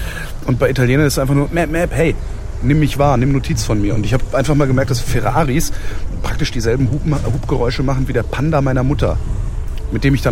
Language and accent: German; North Rhine-Westphalia, Germany; also born or lived in Cologne; now in Berlin, Germany; Also ich bin in Köln geboren, bin 20 Kilometer westlich von Köln groß geworden. Ich fühle mich als Kölner und das werde ich auch immer bleiben, also egal wie lange ich in Berlin lebe